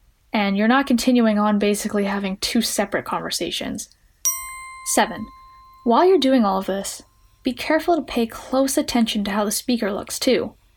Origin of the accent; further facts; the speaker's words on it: Edmonton, Alberta, Canada; I'm 19 from Edmonton, Alberta, Canada